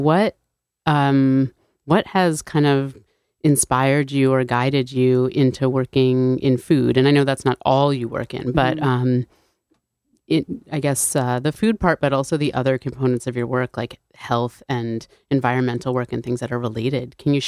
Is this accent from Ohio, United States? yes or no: no; New Haven, Connecticut, United States; so I grew up in New Haven, and I'm first generation here.